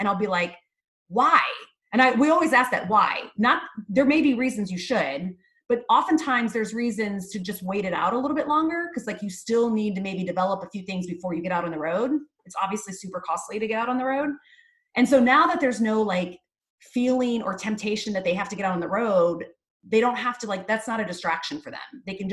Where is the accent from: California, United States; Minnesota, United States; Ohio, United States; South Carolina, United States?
Ohio, United States; I'm originally from a little small town up in Northwest Ohio. I tell people Toledo because no one really knows my small town. I grew up on a farm. My dad's a farmer.